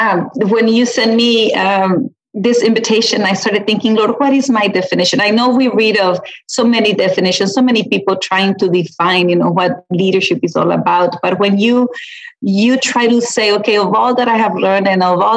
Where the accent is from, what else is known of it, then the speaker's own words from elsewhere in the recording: Peñitas, Texas, United States; Peñitas, I love Peñitas, and everywhere I go, I say I'm from Peñitas